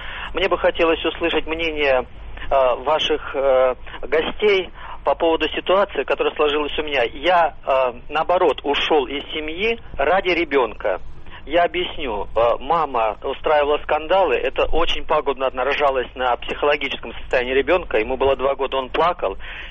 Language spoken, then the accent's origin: Russian; Moscow, Russia; я из Москвы.